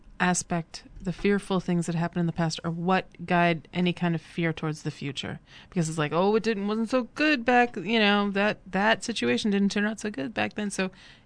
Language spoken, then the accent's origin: English; Ohio, United States; moved away as an adult; now in New York, United States; I grew up in Ohio, and when I moved to New York, I didn't need a car.